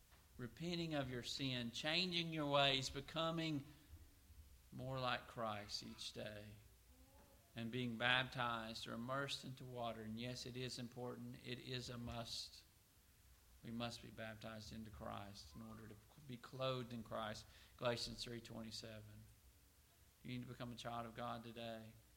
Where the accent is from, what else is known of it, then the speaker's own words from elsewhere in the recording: United States; Before I'm an American, before I'm a citizen of this country